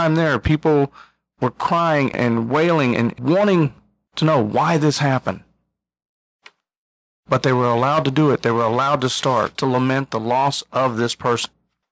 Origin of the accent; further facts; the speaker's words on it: Midwest, United States; You know, I grew up in the Midwest. It's part of the pull you up by your own bootstraps mentality, and you try to work your way through things and tough it out.